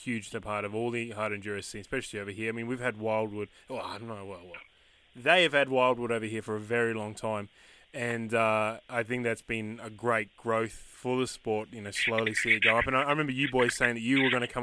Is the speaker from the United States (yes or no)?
no; Perth, Western Australia, Australia; hey, I'm from Perth originally, mate. I'm fucking slow as they come.